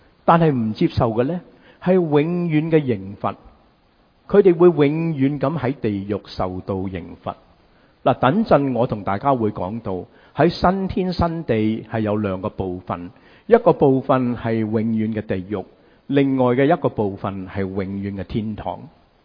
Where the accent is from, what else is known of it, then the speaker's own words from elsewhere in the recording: United States; 今日同大家讲华氏，因为我哋美国人好中意讲华氏